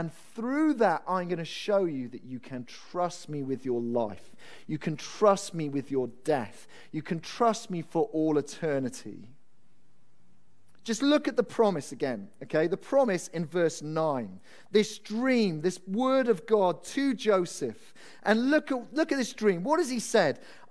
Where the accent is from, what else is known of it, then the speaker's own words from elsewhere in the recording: Wales, United Kingdom; because I grew up in Wales.